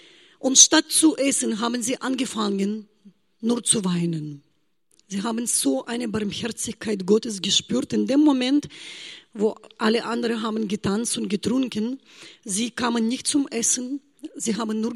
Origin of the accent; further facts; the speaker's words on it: Belarus; first language Russian; German is a second language; ich komme aus Weißrussland, meine Muttersprache ist Russisch.